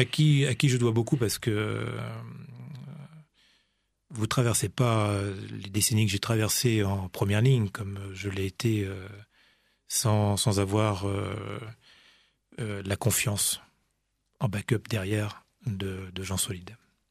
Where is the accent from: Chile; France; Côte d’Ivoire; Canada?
France; je reste toujours de France. Et je me battrai pour ce pays.